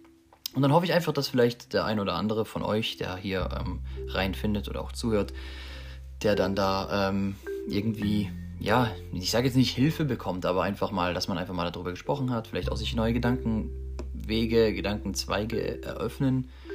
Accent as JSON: {"language": "German", "region": "Baden-Württemberg", "country": "Germany", "said": "bin 20 Jahre jung, bald 21. Und bin zurzeit in der Ausbildung zum Optiker. Ich komme aus Baden-Württemberg."}